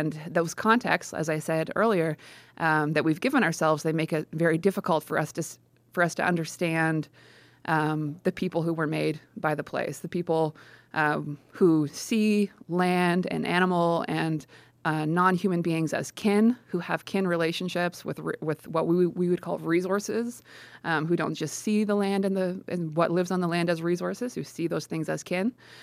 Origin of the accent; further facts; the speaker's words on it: Fredericton, New Brunswick, Canada; born there; So I am a Maritimer. I was born in Fredericton.